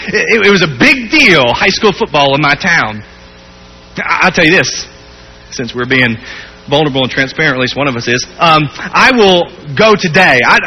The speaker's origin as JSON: {"language": "English", "town": "Charleston", "region": "South Carolina", "country": "United States", "tie": "born or raised there", "said": "I'm from Charleston, South Carolina. If you were to go with me on vacation to Charleston, I'd show you some."}